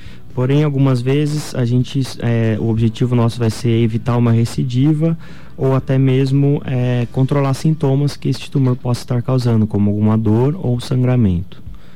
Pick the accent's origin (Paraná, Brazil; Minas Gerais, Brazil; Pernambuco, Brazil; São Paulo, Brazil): São Paulo, Brazil; Guaratinguetá; Exato, sou lá do estado de São Paulo, interior de São Paulo, chama Guaratinguetá, na terra de Frei Galvão.